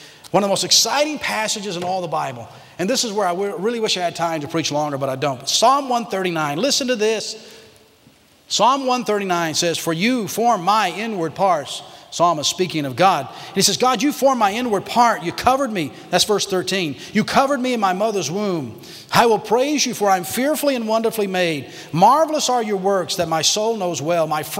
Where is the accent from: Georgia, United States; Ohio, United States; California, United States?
Georgia, United States; Atlanta; born there